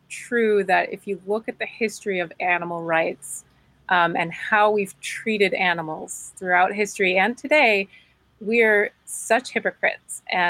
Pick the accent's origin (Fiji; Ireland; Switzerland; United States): Switzerland; English is a second language; I grew up in Switzerland. People eat horse meat in Switzerland.